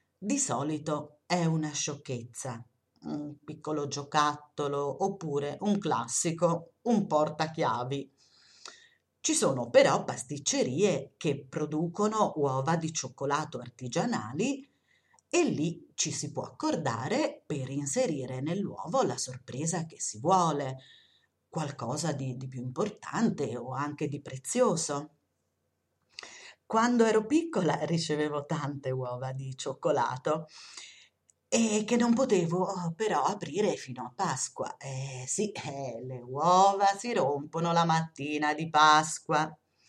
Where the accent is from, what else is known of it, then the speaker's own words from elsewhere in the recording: Umbria, Italy; now in Lucca, Italy; io non sono lucchese, anche se ci abito da 30 anni, sono umbra.